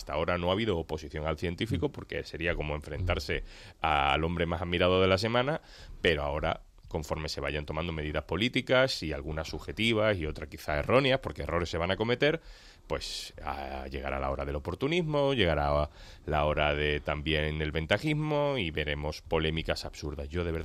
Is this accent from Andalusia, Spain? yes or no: yes; Andalusia, Spain